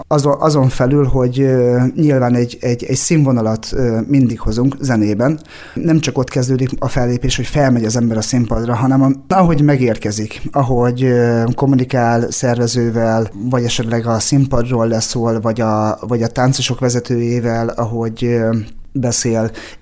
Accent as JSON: {"language": "Hungarian", "town": "Rakamaz", "region": "Szabolcs-Szatmár-Bereg", "country": "Hungary", "tie": "born or raised there", "said": "én hamarabb hegedültem Amerikában, mint itt a szülőfalumban, rakamazom"}